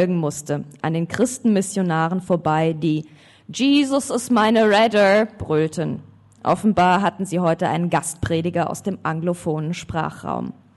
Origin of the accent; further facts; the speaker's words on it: Frankfurt, Hesse, Germany; Ja, ich komme aus Frankfurt. Zur Not kann ich auch den hiesigen Dialekt sprechen, also den dortigen.